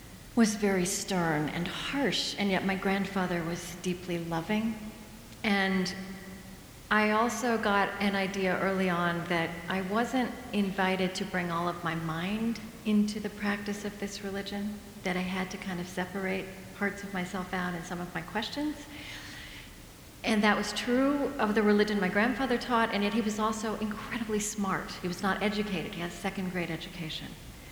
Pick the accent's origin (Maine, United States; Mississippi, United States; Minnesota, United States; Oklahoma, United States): Oklahoma, United States; Shawnee; So, well, I grew up in Oklahoma, and I grew up Southern Baptist, and that was pretty much the only game in town, in this small town called Shawnee.